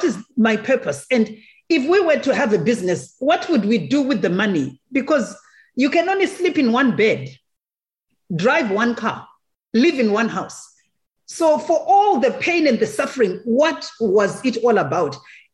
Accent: Zimbabwe; So I am a Zimbabwean, born in Zimbabwe. Zimbabwe is a beautiful little country in Southern Africa.

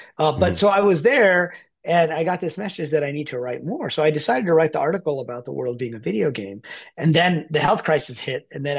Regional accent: Pakistan; born there; But I'm not even a Hindu technically. I was born in Pakistan.

